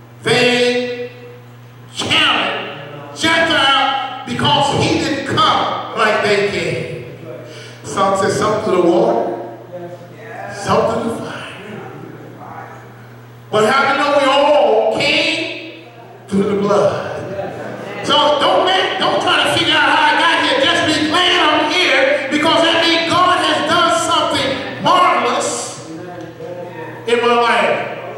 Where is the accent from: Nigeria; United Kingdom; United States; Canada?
United States; the South; I'm from South and say, well, Lord, y'all be there.